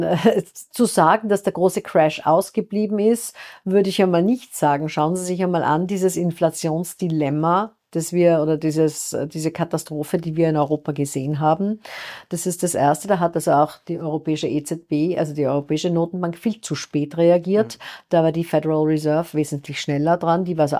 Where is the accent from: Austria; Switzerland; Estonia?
Austria; Mein Heimatland Österreich, massives Problem.